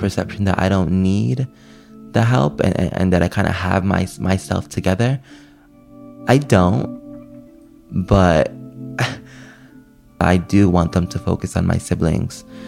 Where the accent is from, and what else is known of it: New York, United States; accent: New York